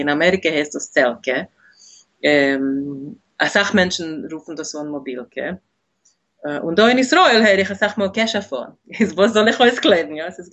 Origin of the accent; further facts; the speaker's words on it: Budapest, Hungary; German is a second language; moved away as an adult; Ich bin geboren geworden und aufgewachsen in Budapest, in Ungarn. Und ich habe dort gelebt, bis ich gewesen, also herum 28. Ich bin aufgewachsen in einer jüdischen Sprache, aber eine, was es gewesen im Ganzen assimiliert.